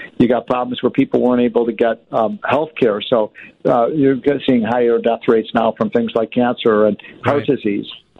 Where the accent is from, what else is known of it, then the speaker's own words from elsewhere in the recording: Illinois, United States; states like New York, New Jersey, Connecticut, Illinois, my home state, they have by far the highest death rate.